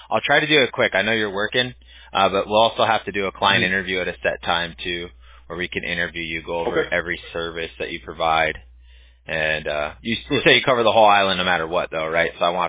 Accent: California, United States; Orange County, but I go out there twice a year.

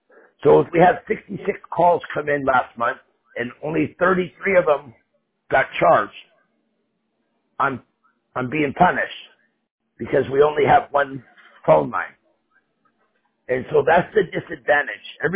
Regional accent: Torrance, California, United States; I grew up in Torrance.

